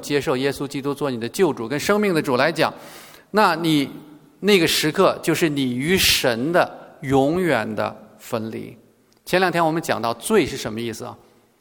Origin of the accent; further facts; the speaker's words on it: China; 这个描述啊，对我们中国人来讲描述的是什么？是死，对吧？